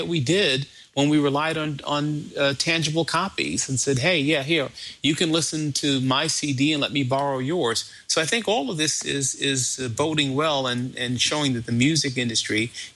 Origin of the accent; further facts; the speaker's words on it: New York, United States; I'm originally from New York, so.